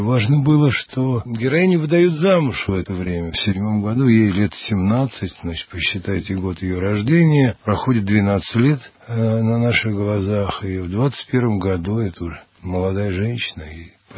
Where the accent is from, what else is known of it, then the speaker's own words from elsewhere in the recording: Moscow, Russia; Я москвич. Родился и прожил всю жизнь в Москве.